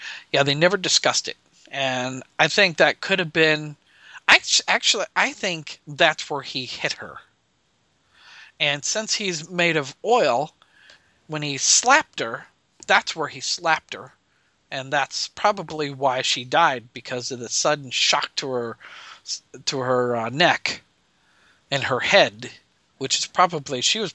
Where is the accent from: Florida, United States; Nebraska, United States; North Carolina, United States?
Nebraska, United States